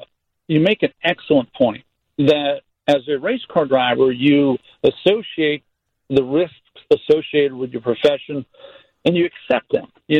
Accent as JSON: {"language": "English", "region": "Maine", "country": "United States", "tie": "born or raised there", "said": "That, you know, like I grew up in Maine, and a lot of times when I flew back to Maine, I had a summer home there."}